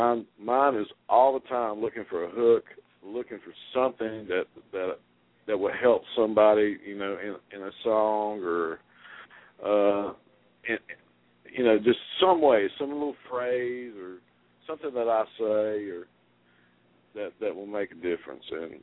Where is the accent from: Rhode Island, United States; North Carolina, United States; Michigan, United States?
North Carolina, United States; Asheville; Yes, I'm planning on doing a show in Asheville, North Carolina, and it's my hometown, and I really want everybody there to come out and see me